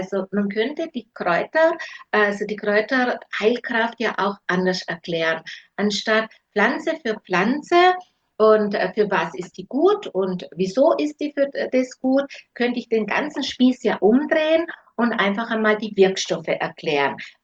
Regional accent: Trentino-Alto Adige, Italy; Ich komme aus dem Süden Südtirol, bin also mitten im Naturpark Trunerhorn aufgewachsen, auf einem Bergbauernhof

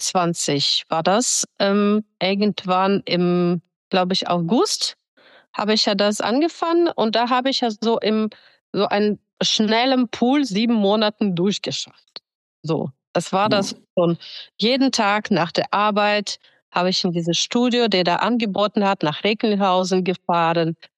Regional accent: Kyrgyzstan; now in Germany; weil ich komme aus Kirgisistan und da haben wir keine Möglichkeit gehabt, so schnell zum Arzt zu kommen

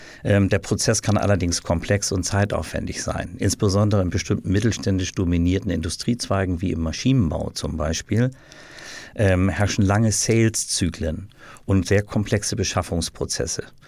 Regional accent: Germany

